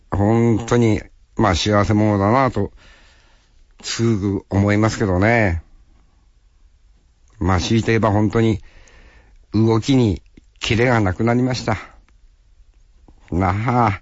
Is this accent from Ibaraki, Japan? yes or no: no; Hokkaido, Japan; 本当に北海道で生まれ育ってな。修学旅行で初めて北海道の外へ出て。